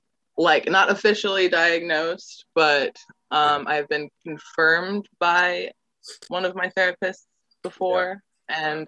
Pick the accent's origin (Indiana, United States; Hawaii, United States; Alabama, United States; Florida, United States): Indiana, United States; Indianapolis; I'm from Indianapolis, Indiana.